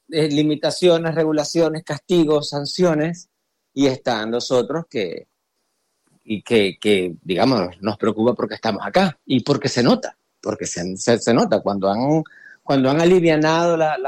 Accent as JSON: {"language": "Spanish", "country": "Venezuela", "said": "la planificación de tu vida es casi que en Venezuela, siendo venezolano en Venezuela, es casi un privilegio."}